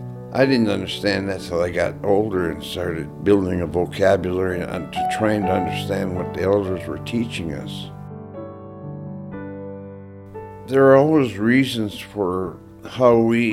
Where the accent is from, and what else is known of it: Nome, Alaska, United States; born there